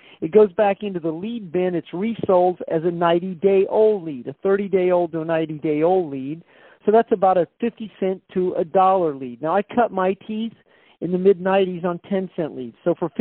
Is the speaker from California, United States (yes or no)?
yes; Stockton, California, United States; Presently today, like right now, today, I have 50 roadside signs out in my home city of Stockton, California.